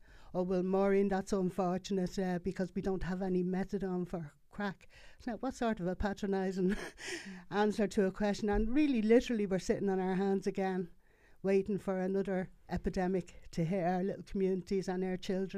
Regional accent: Blanchardstown, Leinster, Ireland; I suppose I look at my community, and I'm from Blanchardstown, and a lot of communities are affected

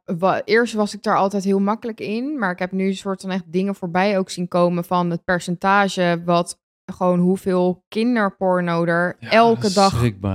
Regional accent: Pijnakker, South Holland, Netherlands; En vroeger waren die speeltuinen ook bijvoorbeeld bij ons in Pijnakker. Nou, dat was helemaal vol met kinderen altijd. Dan was je hele dag aan het spelen, gewoon buiten aan het ravotten.

